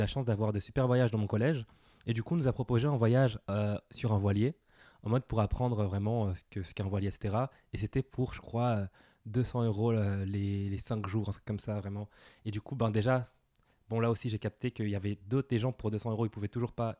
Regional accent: Villepinte, Île-de-France, France; j'ai grandi à Villepinte, je suis né à Villepinte. En banlieue parisienne

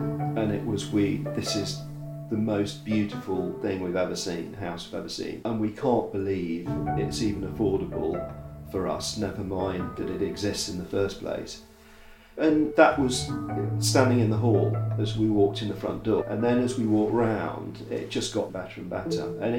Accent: East Midlands, United Kingdom; So I grew up in the East Midlands. If you fold the map of England, you literally, where I'm from is right in the crack of the map

